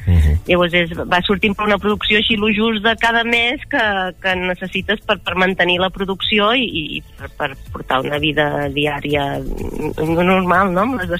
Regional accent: Girona, Catalonia, Spain; also born or lived in Barcelona; soc de Girona, havia viscut molts anys a Barcelona després d'estudiar

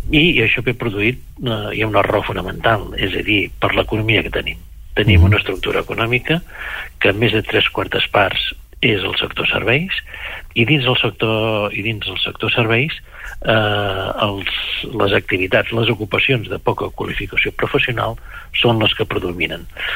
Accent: Catalonia, Spain; tant des del Baix com des de l'Alt ens considerem empordanesos sense cap afegitor

